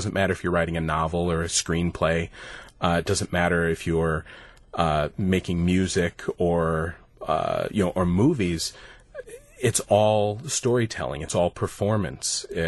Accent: Stevens Point, Wisconsin, United States; I'll probably be doing one in Stevens Point fairly soon too. It's my hometown.

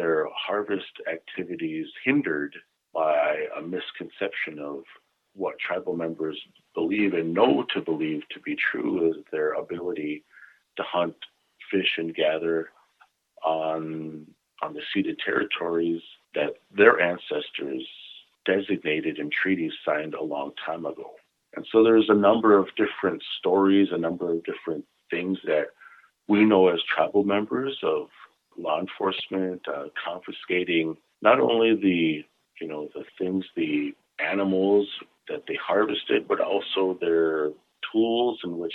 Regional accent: Lac Courte Oreilles, Wisconsin, United States; I'm from Lac-Courtier too.

